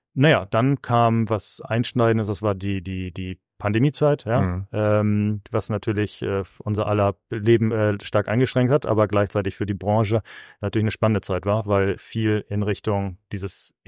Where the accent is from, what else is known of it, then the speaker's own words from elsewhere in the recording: Osnabrück, Lower Saxony, Germany; moved away as an adult; now in Poland; ich bin nicht Pole, ich komme aus Osnabrück, ich komme aus Norddeutschland, aber irgendwie haben die Lebenswege mich über Studium, über Ostdeutschland, dann Warschau und dann genau dieses Treffen dann dazu verführt, dass ich in Polen bleibe.